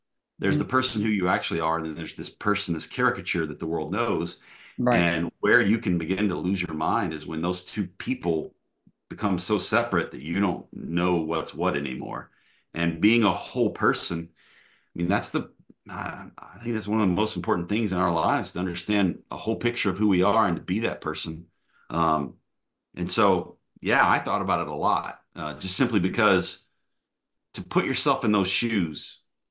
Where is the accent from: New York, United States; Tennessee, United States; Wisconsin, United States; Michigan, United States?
Tennessee, United States; Nashville; I grew up in Nashville. We went to college in Jackson, Tennessee.